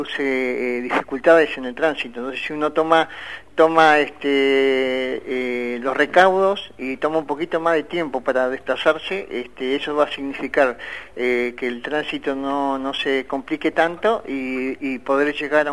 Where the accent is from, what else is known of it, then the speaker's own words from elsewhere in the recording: Río Grande, Tierra del Fuego, Argentina; Nosotros, la gente que somos acá de Río Grande, siempre decíamos que teníamos unas calles muy anchas